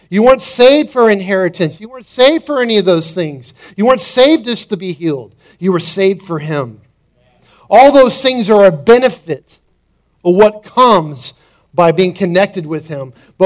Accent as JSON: {"language": "English", "country": "United States", "tie": "born there", "said": "I was born in America, so my purpose must have been to be born in America and to be blessed."}